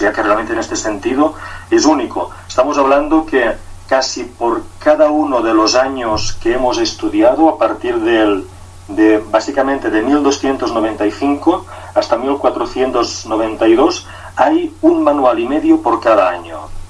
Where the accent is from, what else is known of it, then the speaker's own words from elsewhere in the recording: Tàrrega, Catalonia, Spain; Yo soy oriundo de Tárrega.